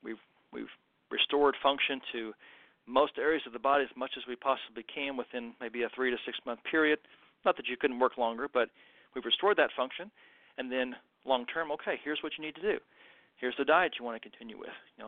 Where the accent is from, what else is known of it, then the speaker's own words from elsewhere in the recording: Kentucky, United States; Born and raised in Kentucky, if you couldn't tell by my accent, the pokes out sometimes